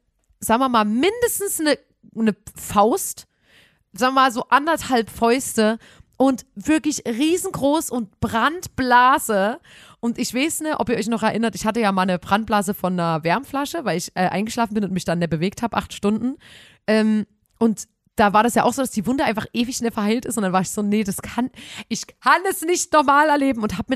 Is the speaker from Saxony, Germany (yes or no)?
yes; Chemnitz, Saxony, Germany; dass in meiner Heimatstadt, also in Chemnitz, irgendwann, dass ich so fame bin